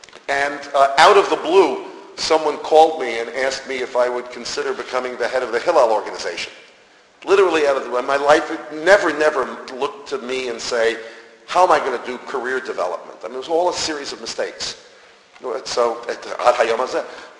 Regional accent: Yonkers, New York, United States; I grew up in Yonkers, New York.

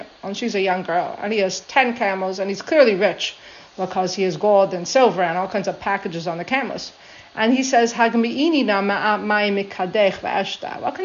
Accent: Toronto, Ontario, Canada; I remember growing up in Toronto.

